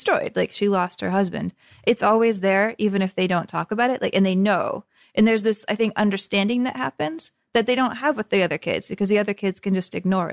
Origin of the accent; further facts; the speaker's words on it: United States; there's a layer to it that's hard for me to pick up on as like an American watching this.